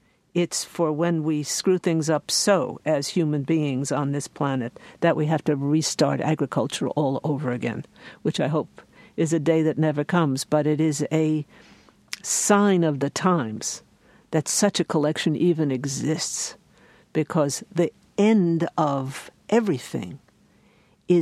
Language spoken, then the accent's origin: English; New York, United States; I am an urban woman, I am a New Yorker